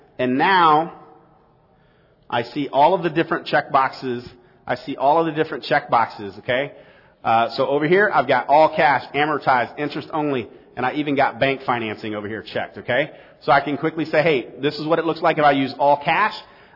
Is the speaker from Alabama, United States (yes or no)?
no; St. Louis, Missouri, United States; this property is in an area in I'm from St. Louis. This is in Overland.